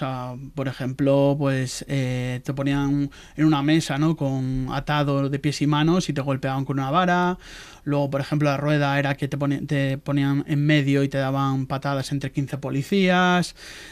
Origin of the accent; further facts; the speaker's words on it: Asturias, Spain; ahora en Asturias, soy asturiano